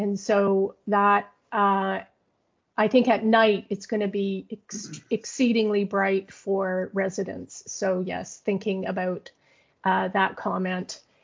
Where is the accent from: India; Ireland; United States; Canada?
Canada; Edmonton, Alberta; I mean, I'm from Edmonton. I spent many years in the mountains.